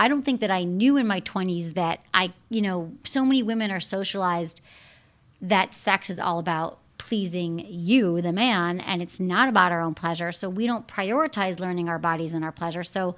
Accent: Michigan, United States; I grew up in Michigan, so it was all about Disney World.

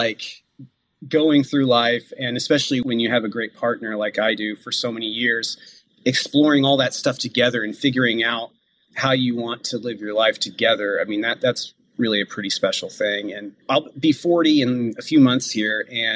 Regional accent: Midwest, United States; I grew up in the Midwest, as I mentioned, and I did grow up in a religious family. I had a religious upbringing, Southern Baptist, to be accurate.

